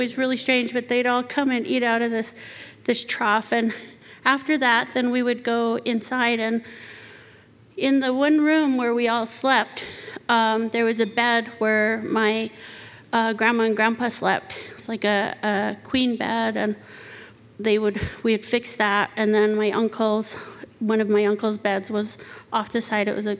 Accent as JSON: {"language": "English", "region": "Navajo Nation", "country": "United States", "tie": "born or raised there", "said": "When I was little, I grew up on the Navajo Reservation."}